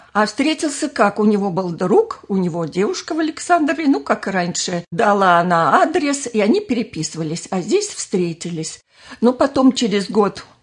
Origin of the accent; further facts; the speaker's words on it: Primorsky Krai, Russia; born there; Родилась я в Приморском крае на Дальнем Востоке